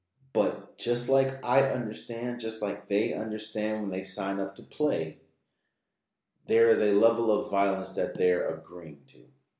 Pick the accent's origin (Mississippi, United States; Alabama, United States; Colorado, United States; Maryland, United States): Maryland, United States; As somebody from Maryland, I'm not from the Baltimore area, but I've been in the Baltimore area several times in my life, and I've been on that bridge countless times.